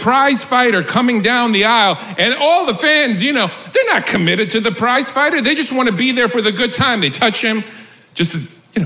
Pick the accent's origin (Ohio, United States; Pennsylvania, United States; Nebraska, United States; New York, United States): New York, United States; Queens; I was raised in Queens. I remember when I became a Mets fan.